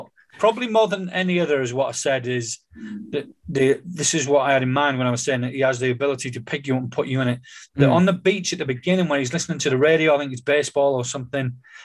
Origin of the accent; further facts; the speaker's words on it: North East England, United Kingdom; And, you know, I grew up in the North East, so it was the North Sea.